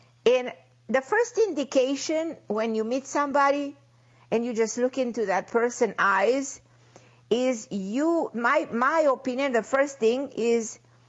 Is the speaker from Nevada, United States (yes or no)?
no; Miami, Florida, United States; So excited to be back in my hometown of Miami after 20-something hours of flying from Europe.